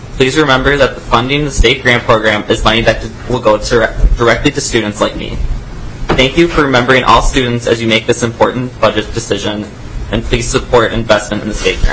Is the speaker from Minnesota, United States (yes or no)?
yes; Roseville, Minnesota, United States; and I'm originally from Roseville, Minnesota.